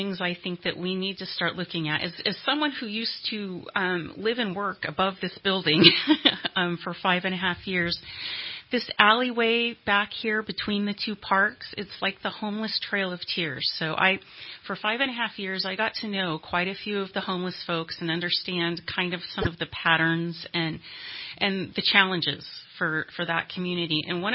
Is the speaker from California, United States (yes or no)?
yes; Shingletown, California, United States; I grew up in Shingletown in the 80s, and I lived to talk about it.